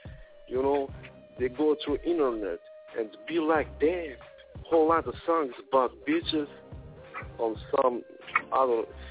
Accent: Iran; Yo, I'm from Iran.

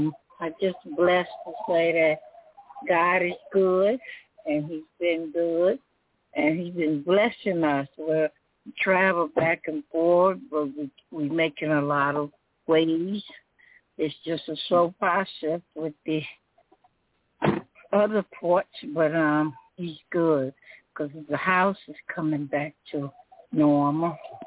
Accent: Homer, Louisiana, United States; now in Baker, United States; calling from Baker, but I'm from Homer, Louisiana.

